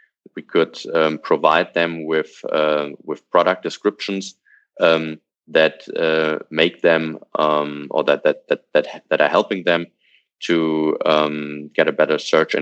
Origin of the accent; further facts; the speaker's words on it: Hanover, Lower Saxony, Germany; an example from my hometown, from Hanover, is there are between 40 to 60,000 events each year